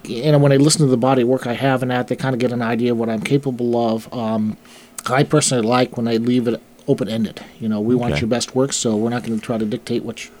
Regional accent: Midwest, United States; Well, I'm from the Midwest, but I've been living here for 17 years now.

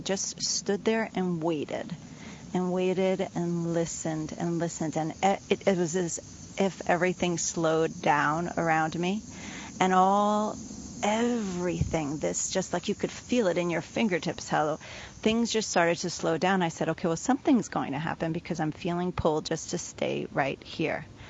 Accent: Queens, New York, United States; it was growing up in Queens, when I finally was, you know, my family would take us camping or to these farms in Pennsylvania during the summer.

